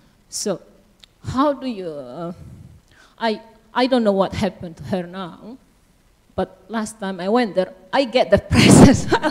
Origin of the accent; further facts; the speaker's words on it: Indonesia; now in Australia; I'm from Indonesia, so we have a big family.